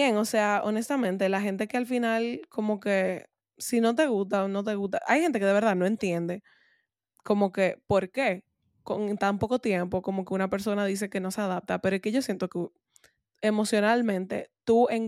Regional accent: Santiago, Dominican Republic; Entonces, como yo soy de Santiago, normal.

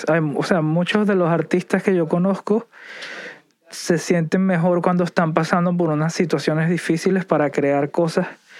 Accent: Caracas, Capital District, Venezuela; Uno creciendo allá en Caracas es más fácil ajustarse aquí, pues, pienso yo.

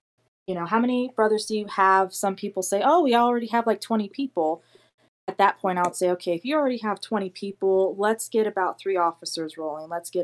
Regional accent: South Carolina, United States; Can you tell I'm from South Carolina sometimes?

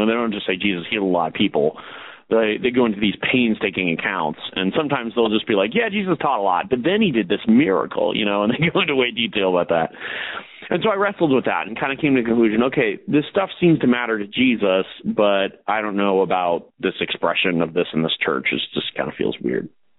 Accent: Chicago, Illinois, United States; I grew up in the Chicago area, so it wasn't too far from that.

